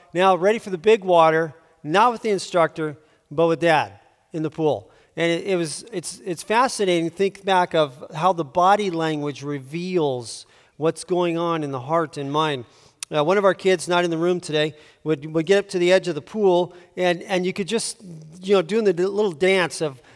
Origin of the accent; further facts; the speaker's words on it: San Diego, California, United States; From San Diego. And growing up in San Diego, my parents wanted their kids to be water safe.